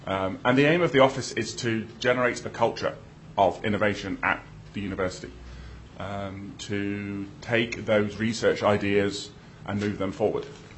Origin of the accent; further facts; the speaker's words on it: United Kingdom; moved away as an adult; now in Alaska, United States; I actually moved, as you can guess from my accent, I'm a transplant, and I actually came to Alaska in 2005